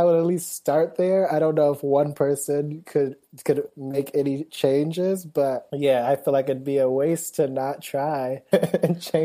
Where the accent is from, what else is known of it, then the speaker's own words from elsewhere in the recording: Cleveland, Ohio, United States; And I'm from Cleveland. That's something that I've been able to claim more recently.